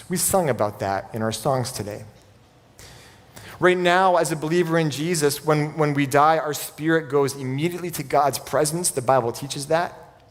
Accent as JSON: {"language": "English", "town": "Vancouver", "region": "British Columbia", "country": "Canada", "tie": "born or raised there", "lives_now": "Kelowna, Canada", "said": "I grew up in Vancouver, and I've lived in Kelowna long enough to know that big city life does not sound very appealing to a lot of people."}